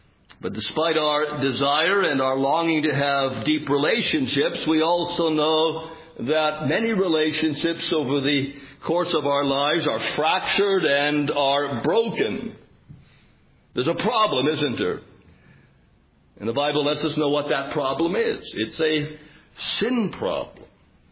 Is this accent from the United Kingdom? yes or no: no; Canada; Most Americans, I'm not American, so don't take offense by that, but I'm a Canadian